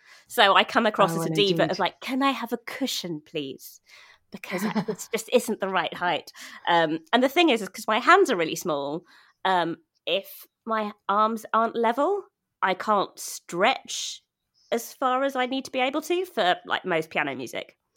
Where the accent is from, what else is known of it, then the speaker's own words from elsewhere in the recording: London, United Kingdom; I grew up in Ealing in West London. And I stayed in the same house, actually, for the whole first 18 years of my life.